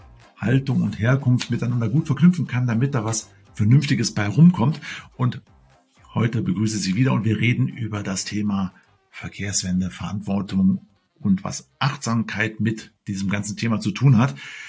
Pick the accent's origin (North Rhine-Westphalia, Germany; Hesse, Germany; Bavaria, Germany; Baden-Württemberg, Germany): Bavaria, Germany; Rosenheim; Ich komme ja aus Rosenheim, wie der ein oder andere unschwer ja jetzt verkennen kann. Hört man ja auch an meiner Sprache.